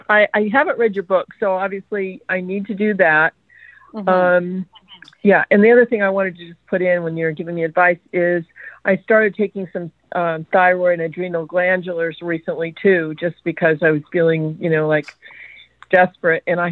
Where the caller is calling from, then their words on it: Austin, Texas, United States; I'm calling in from Austin.